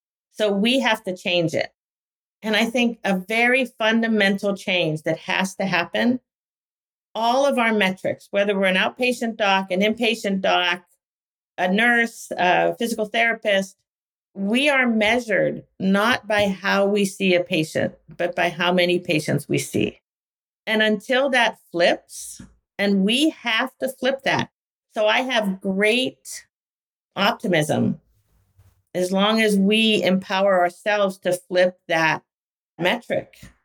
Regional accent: Philadelphia, Pennsylvania, United States; I mean, I'm from Philadelphia, Temple, Penn.

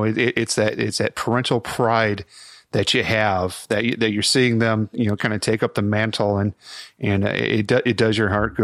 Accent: Chicago, Illinois, United States; I've never been a baseball coach, but I grew up in Chicago and saw a lot of baseball there.

